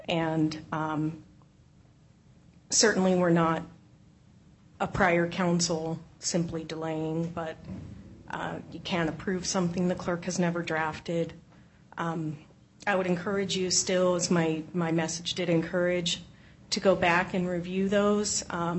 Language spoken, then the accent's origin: English; Black Diamond, Washington, United States; also born or lived in Bellevue; I'm from Bellevue, and I grew up in Black Diamond.